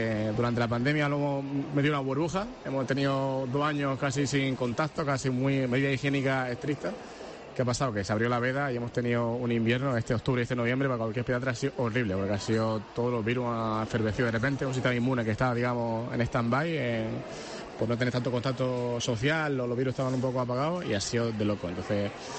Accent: Andalusia, Spain; yo soy andaluz y vivo en un pueblito de Jaén

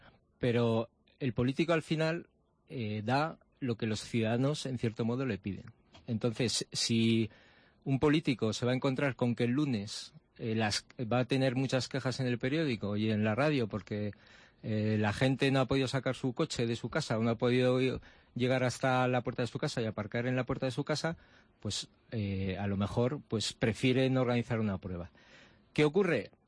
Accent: Zaragoza, Aragon, Spain; los zaragozanos, yo soy de Zaragoza, pues hemos recuperado el río

